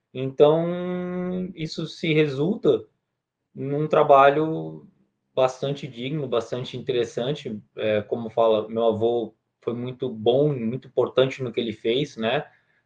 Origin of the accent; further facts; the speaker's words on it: Santos, São Paulo, Brazil; Então, eu sou de Santos também